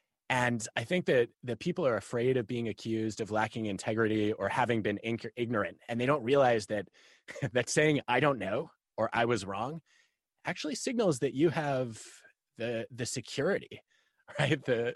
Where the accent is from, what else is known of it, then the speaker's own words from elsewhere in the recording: Michigan, United States; I grew up in Michigan, and I had a dream.